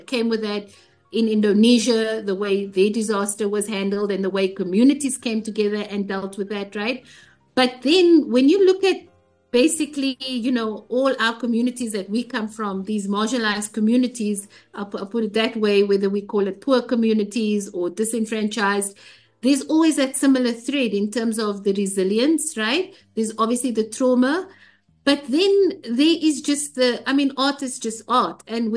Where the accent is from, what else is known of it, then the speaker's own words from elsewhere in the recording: South Africa; as a South African, we grew up during apartheid.